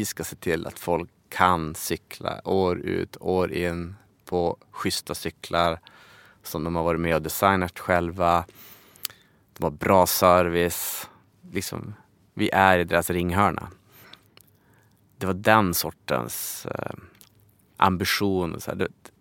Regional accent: Umeå, Västerbotten County, Sweden; now in Stockholm, Sweden; jag hade bott utanför Södermalm sen jag flyttade till Stockholm. Så jag är ju från Umeå

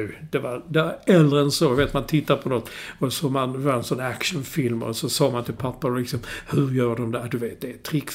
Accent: Stockholm, Stockholm County, Sweden; när jag var hemma i Stockholm

